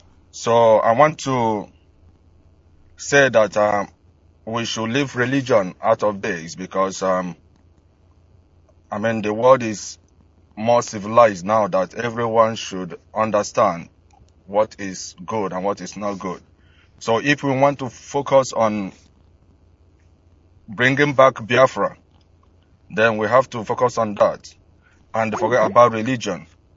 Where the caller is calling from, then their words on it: London, United Kingdom; I'm calling from London.